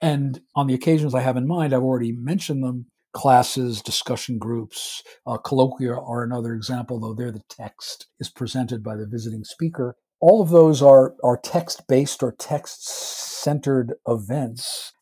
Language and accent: English; New York, United States; I'm from New York, so 1970 is a very long time ago.